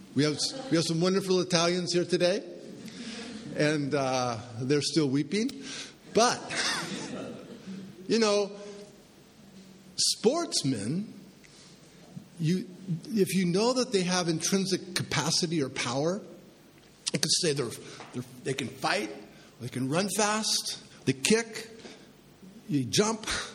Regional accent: San Francisco, California, United States; also born or lived in San Diego; now in Idaho, United States; So I was born in San Francisco, which is in California. And I lived most of my life between San Diego by the Mexican border and San Francisco. But we moved to Idaho

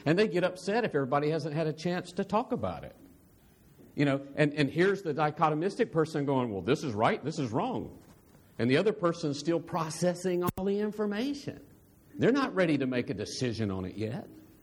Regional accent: United States; It's like, I'm an American.

